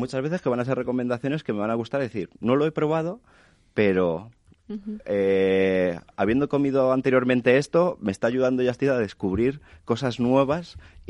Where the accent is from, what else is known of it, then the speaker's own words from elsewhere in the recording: Patones, Community of Madrid, Spain; He puesto el ejemplo, aunque haga ahí publicidad de mi pueblo